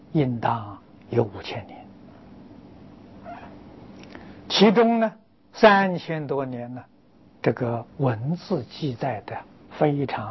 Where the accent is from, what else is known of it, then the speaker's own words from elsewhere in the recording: Lujiang, Anhui, China; moved away; 像我们家乡安徽庐江啊，建立这个县城呢，是在汉朝的时候啊